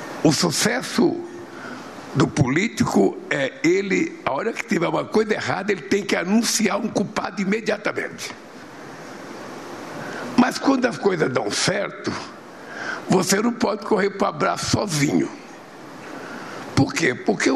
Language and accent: Portuguese; Brazil; Tem gente que acha, não, eles são obrigados a comprar porque eu sou do Brasil.